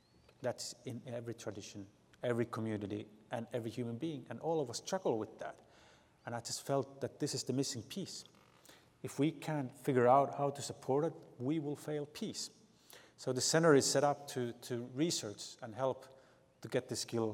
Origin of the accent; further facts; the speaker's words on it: Finland; English is a second language; Something that we have been starting in Finland, so I'm coming from Finland, is a movement of reconciliation.